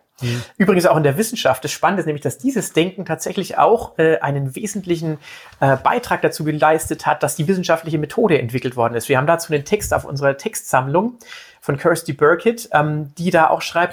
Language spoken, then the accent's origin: German; Bavaria, Germany; ich komme aus Bayern, muss ich ganz ehrlich jetzt zugeben und bekennen und stehe auch dazu das und finde es auch toll. Es ist die schönste Herkunft, die man sich überhaupt auf dieser Welt nur vorstellen kann.